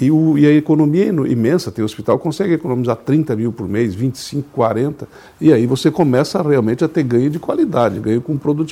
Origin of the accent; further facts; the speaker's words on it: Laje, Bahia, Brazil; esse colégio era bem perto da casa dos meus pais, onde eu me criei ali em Laje, né?